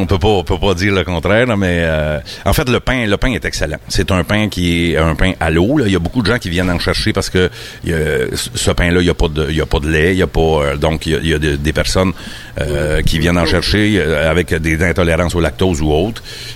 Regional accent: Saint-Côme, Quebec, Canada; T'sais, moi, je suis natif de Saint-Côme

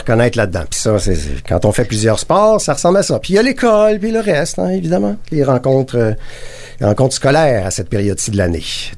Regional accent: Saint-Norbert, Quebec, Canada; moi, je venais de Saint-Norbert, qui n'est pas vraiment le centre du monde.

